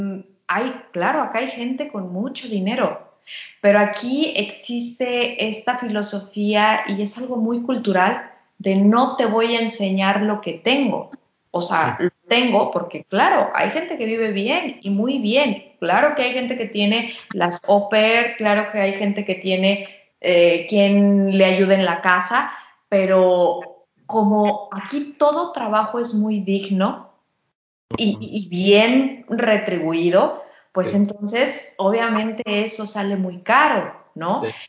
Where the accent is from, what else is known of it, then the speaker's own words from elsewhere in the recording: Mexico; Pero cuando vienes completamente siendo mexicano y te adaptas a este nuevo contexto, pues bueno, es también toda una aventura